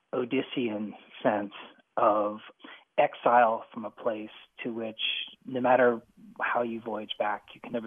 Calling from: Lexington, Kentucky, United States; I'm calling from Lexington, Kentucky.

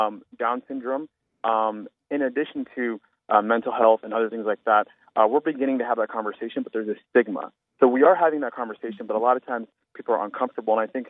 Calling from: Hilliard, Ohio, United States; I'm calling from Hilliard.

